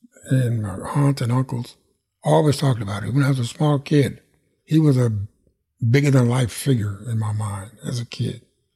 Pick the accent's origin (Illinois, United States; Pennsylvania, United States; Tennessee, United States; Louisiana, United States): Louisiana, United States; Pineville; Well, I grew up on Highway 28 East in Pineville, so we lived in the country